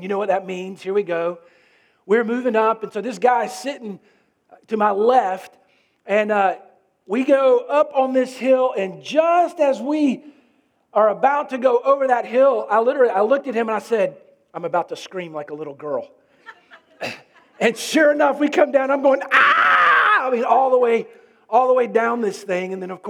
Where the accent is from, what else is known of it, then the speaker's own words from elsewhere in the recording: Florida, United States; we grew up in Florida, and so we had many opportunities to go to Disney World